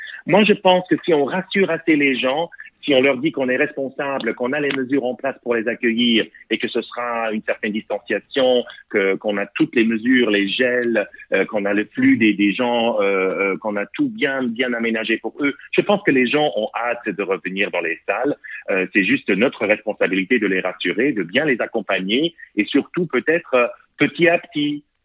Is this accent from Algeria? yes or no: no; Luxembourg; Je pense que nous, en tant que Luxembourgeois, bon, vous le savez tous, hein, on est un tout petit pays.